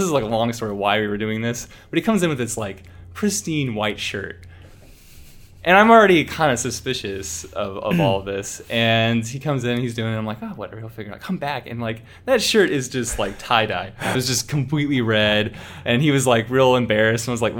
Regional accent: Houston, Texas, United States; also born or lived in San Antonio; So I grew up, actually was born in San Antonio, Texas. I got a lot of family there. Grew up in Houston, Texas, and did my undergraduate degree in San Antonio. So I got strong roots back in Texas.

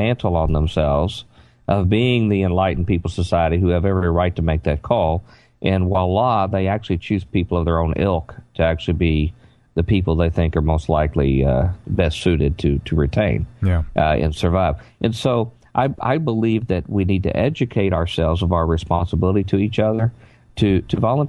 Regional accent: United States; born there; I have a divine right because I was born in America

